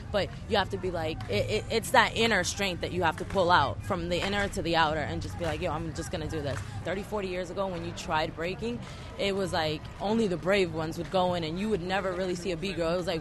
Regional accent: Boston, Massachusetts, United States; I'm 21 years old. I'm originally from Boston, Mass., and I've been breaking for about 3 years now.

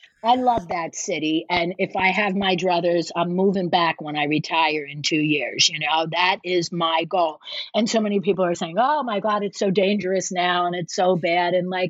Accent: Philadelphia, Pennsylvania, United States; And the minute he found out that I was from Philadelphia, you know, I'm a 60, you know, soon to be 63 year old white woman

